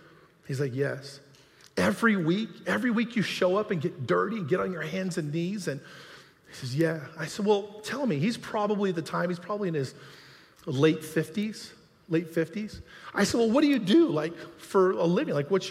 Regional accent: Hawaii, United States; Now, originally, I'm from Hawaii. That's a long time ago now.

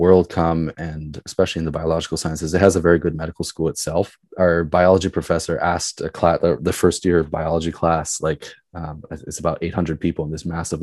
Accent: Tokyo, Japan; I was born and raised here in Tokyo, and I attended Santa Maria and then finished at St. Mary's.

